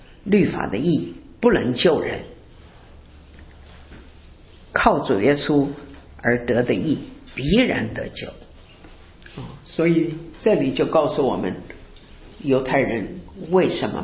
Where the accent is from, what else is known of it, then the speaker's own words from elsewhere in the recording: China; 我们中国人觉得我们就是受了一些